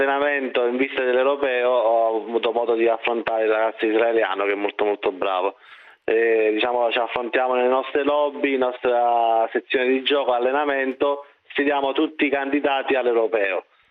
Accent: Naples, Campania, Italy; Di Napoli.

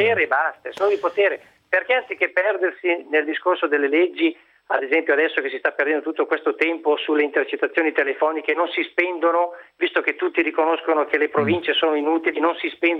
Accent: Lombardy, Italy; io sono nato e vissuto nella Brianza, i miei genitori sono nordici da sempre, i nonni sono nordici da sempre

